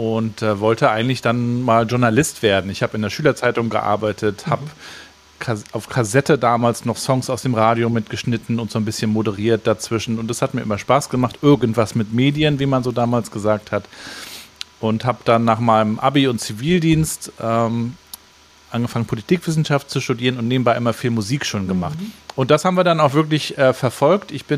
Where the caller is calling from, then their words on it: Rostock, Mecklenburg-Vorpommern, Germany; Ich grüße dich aus Rostock von der Ostseeküste, Mecklenburg-Vorpommern.